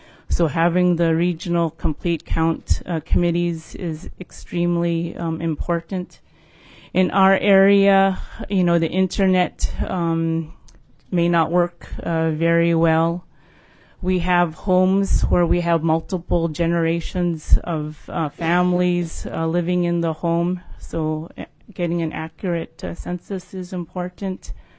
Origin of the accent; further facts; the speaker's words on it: Nome, Alaska, United States; I am from Nome, Alaska, and I'm going to quickly show you where I'm from. It is right in this area of the state, so Northwest Alaska.